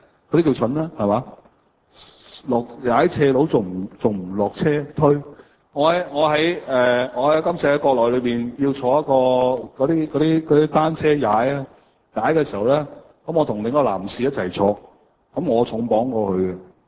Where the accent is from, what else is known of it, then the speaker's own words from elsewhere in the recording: Guangdong, China; 我們廣東人很難明白的